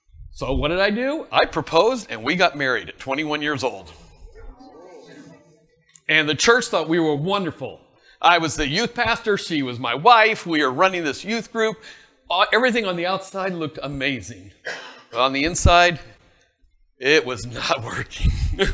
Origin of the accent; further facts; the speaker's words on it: Los Angeles, California, United States; I grew up in Los Angeles, Southern California. Not wealthy, but okay.